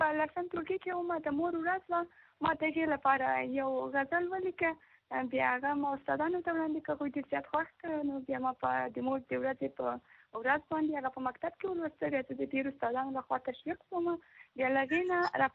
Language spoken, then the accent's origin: Pashto; Maidan Wardak, Afghanistan; now in Kabul, Afghanistan; زه خپل د میدان ورته کولایت اوسیدم کوم، اوس مهال په کابل کې ژوند کوم